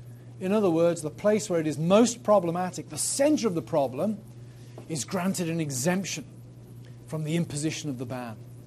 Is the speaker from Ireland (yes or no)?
no; England, United Kingdom; You know, as an Englishman, I have to watch the Kenneth Branagh, Henry V, St. Crispin's Day speech at least once every year.